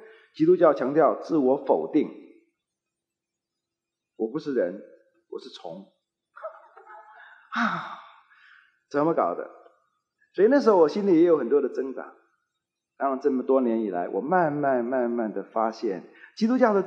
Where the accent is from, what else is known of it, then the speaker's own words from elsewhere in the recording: Fujian, China; 我们闽南人都这样讲